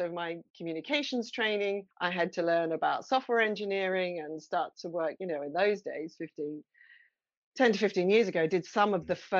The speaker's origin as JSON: {"language": "English", "country": "Australia", "tie": "born there", "said": "So yes, I was born in Australia some time ago."}